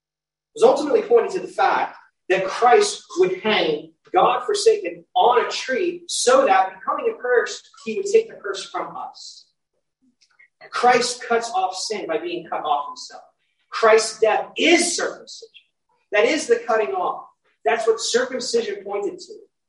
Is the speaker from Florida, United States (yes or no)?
no; New Jersey, United States; You know, I'm from New Jersey, so I'm New Jersey, and I guess that's part of my identity, right?